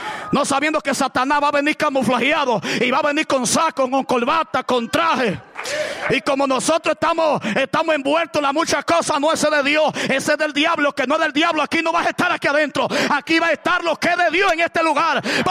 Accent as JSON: {"language": "Spanish", "country": "Dominican Republic", "said": "Yo vengo de un campo de la República Dominicana."}